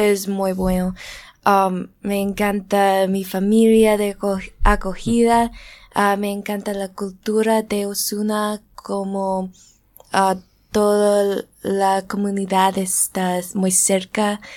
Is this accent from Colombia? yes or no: no; New Jersey, United States; Spanish is a second language; Soy de Nueva Jersey.